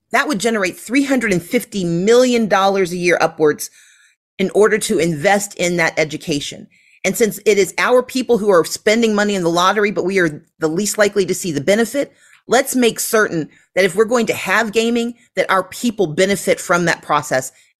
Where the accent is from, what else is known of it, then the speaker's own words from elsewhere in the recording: Mississippi, United States; now in Georgia, United States; Now, I grew up in Mississippi. That doesn't make any sense.